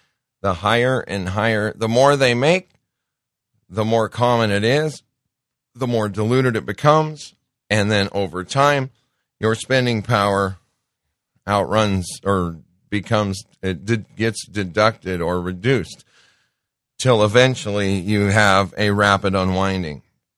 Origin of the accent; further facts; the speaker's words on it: United States; The only asset base, the only thing that backs it up as an asset is you and me as American citizens. We are the collateral.